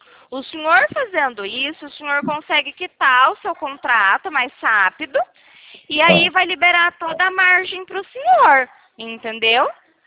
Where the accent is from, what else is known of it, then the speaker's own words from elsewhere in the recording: Arapongas, Paraná, Brazil; Eu sou aqui de Arapongas mesmo.